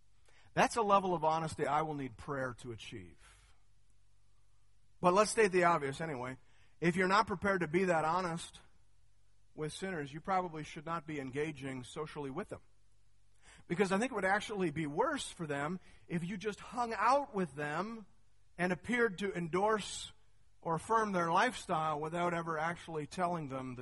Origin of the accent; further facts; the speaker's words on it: Canada; I'm a Canadian, not a first century Jewish person